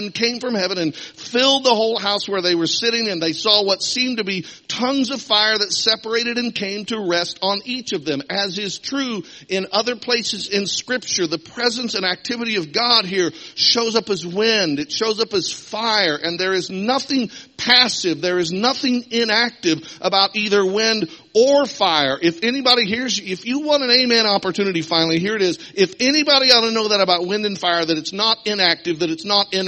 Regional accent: Joplin, Missouri, United States; And of course, Joplin's my hometown, and I certainly haven't forgotten the tornado

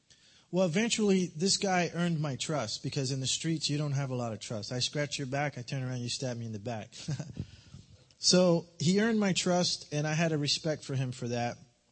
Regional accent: Newark, New Jersey, United States; I grew up in New Jersey, in the projects of Newark, New Jersey.

